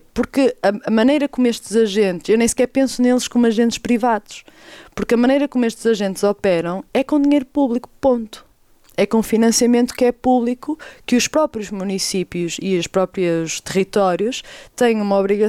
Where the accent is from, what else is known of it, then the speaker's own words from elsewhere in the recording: Lousada, Porto, Portugal; Eu, por exemplo, na minha terra natal, em Lousada